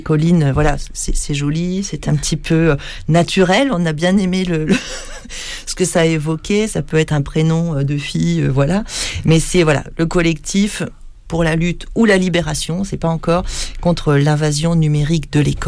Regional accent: Grand Est, France; Alors, moi, je viens d'Alsace.

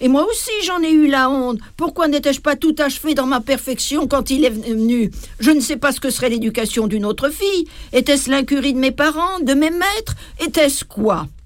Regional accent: Paris, Île-de-France, France; moi, je suis parisien, je peux m'occuper de tout ça.

